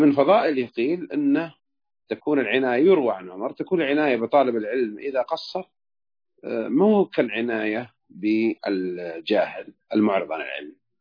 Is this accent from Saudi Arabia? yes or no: yes; Hejaz, Saudi Arabia; تعرف أبو ويس وش معنى التعلت عندنا بالحجاز؟